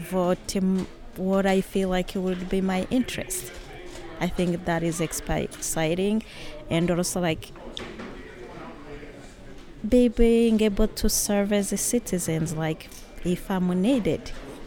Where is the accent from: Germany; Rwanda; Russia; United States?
Rwanda; moved away; I'm from Rwanda. So I came here 2013, in January 2013.